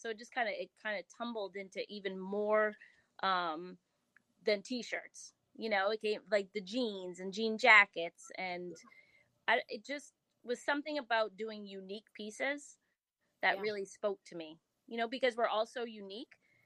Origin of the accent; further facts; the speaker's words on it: Holliston, Massachusetts, United States; I'm from Holliston, Massachusetts.